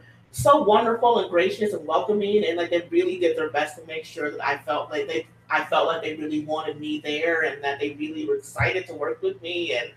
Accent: Kansas, United States; also born or lived in New York; now in Oakland, United States; But I grew up in Kansas. I currently live in Oakland. I'm based out of the San Francisco office of Slack. So I have moved to the West Coast.

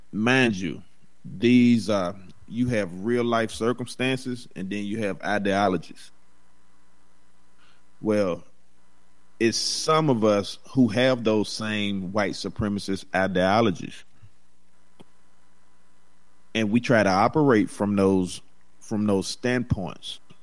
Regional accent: the South, United States; You know, I'm from the South just as well as Scotty.

